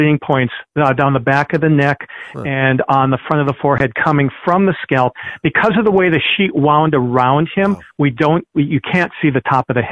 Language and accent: English; Michigan, United States; Now, I used to think a reed, growing up in Upper Michigan, oh, it's like a cattail, right?